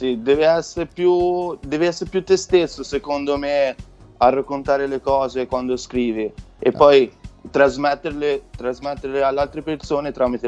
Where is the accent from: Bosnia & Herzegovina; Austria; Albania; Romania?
Albania; Italian is a second language; now in Italy; Sì, io sono albanese.